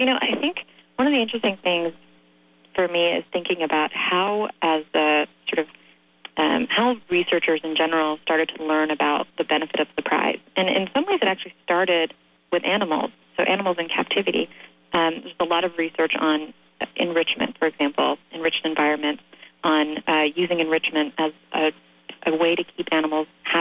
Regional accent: Ukraine; when I grew up in Ukraine

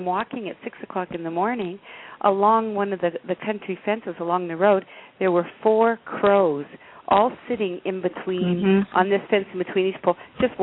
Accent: Canada; I'm from Canada, and the population of hawks are phenomenal.

